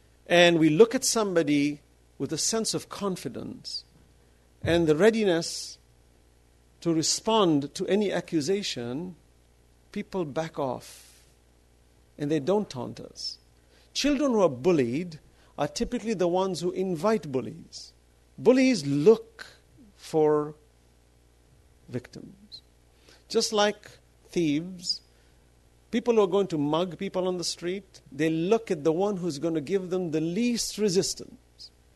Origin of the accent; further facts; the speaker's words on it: New York City, New York, United States; I didn't experience any discrimination as a Muslim, though I grew up in New York.